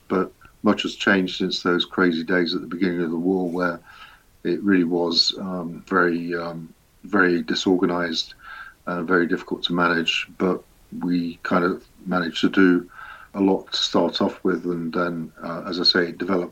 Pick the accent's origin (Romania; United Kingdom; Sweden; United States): United Kingdom; Leicester, East Midlands; accent: Leicester; I was brought up as a Ukrainian. I speak with a very strong Leicester accent. While I was brought up and educated in England, my identity has always been very strongly Ukrainian because of the community I grew up